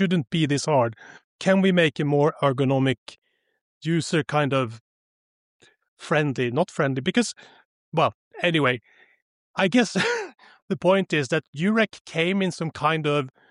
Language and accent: English; Sweden; moved away as an adult; now in Barcelona, Spain; living in Barcelona. Emigrated because I can't stand Swedish winters. And I grew up in Sweden and sort of same height as Stockholm, but closer to Norway than to Stockholm. And then went to university up in North Sweden at Luleå.